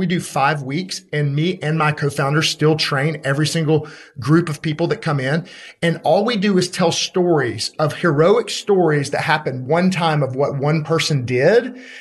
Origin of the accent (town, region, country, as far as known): Birmingham, Alabama, United States